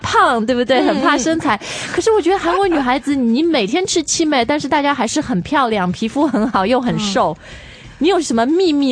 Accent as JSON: {"language": "Chinese", "country": "China", "said": "这是我们中国人给他的名字"}